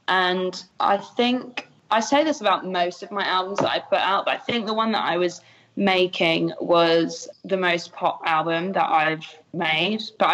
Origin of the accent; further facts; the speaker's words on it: United Kingdom; Like I'm a Brit.